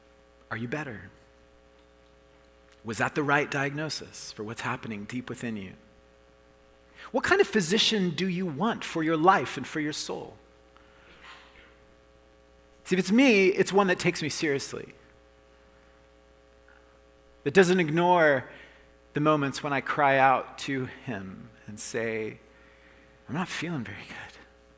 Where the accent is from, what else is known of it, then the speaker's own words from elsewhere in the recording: Oklahoma, United States; This is in Arkansas, and I'm from Oklahoma, and so lots of people from Oklahoma will go to this hospital